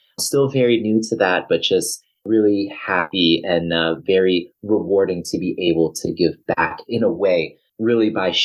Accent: Reston, Virginia, United States; I'm originally from Reston, Virginia, up in the Northern Virginia area.

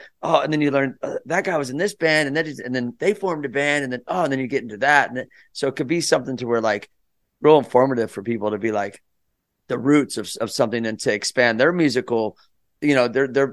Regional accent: Missouri, United States; I'm from Missouri, the snow.

